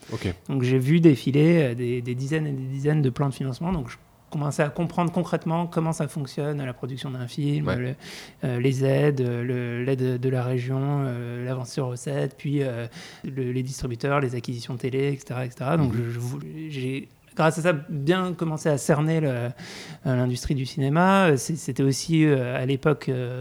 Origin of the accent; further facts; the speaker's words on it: Lyon, Auvergne-Rhône-Alpes, France; now in Paris, France; moi je viens de Lyon à la base, qui est déjà une belle ville de cinéma, et arrivé tout seul dans un studio à Paris